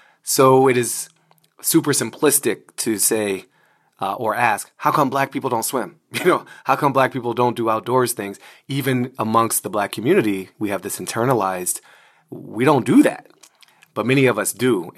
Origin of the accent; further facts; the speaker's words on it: Washington, District of Columbia, United States; I grew up in Washington, D.C., very much in the city, but also very close to public parks.